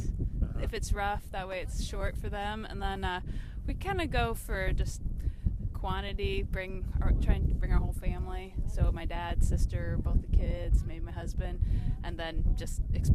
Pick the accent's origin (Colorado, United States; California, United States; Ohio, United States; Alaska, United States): Alaska, United States; Anchorage; from Anchorage, Alaska.